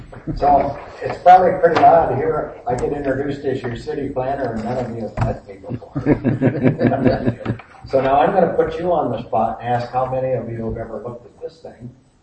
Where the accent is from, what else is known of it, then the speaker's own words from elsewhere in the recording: Indiana, United States; And little did I know, because I was from Indiana, that I'd be here and working under this.